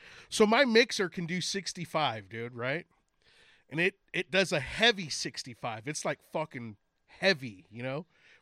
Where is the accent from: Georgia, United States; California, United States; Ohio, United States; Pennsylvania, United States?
California, United States; I'm from Cali. I'm a California Mexican.